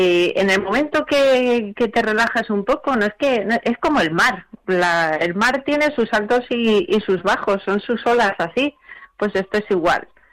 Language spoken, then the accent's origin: Spanish; Spain; Sabiendo cómo somos los españoles, que somos gente muy de quererse